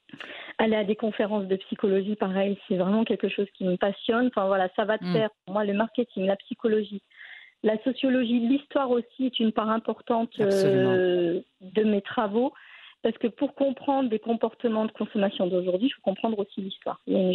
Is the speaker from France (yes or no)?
yes; France; Même si on a grandi en France, on reste marocain.